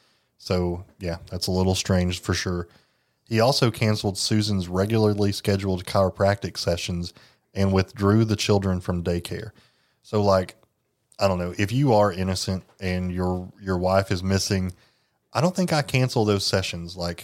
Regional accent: Jellicoe, Tennessee, United States; I'm from Jellicoe.

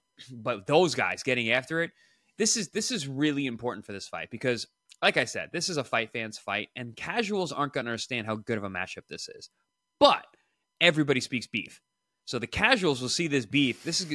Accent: New York, United States; So in my household, growing up in New York, Thanksgiving is like the major holiday.

